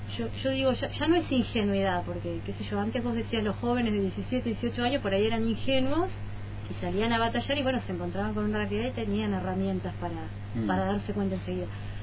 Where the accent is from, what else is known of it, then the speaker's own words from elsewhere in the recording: Bahía Blanca, Buenos Aires Province, Argentina; yo vengo de Bahía Blanca, bueno, Bahía Blanca es medio facho, ¿no? Pero es como que me ven como porteña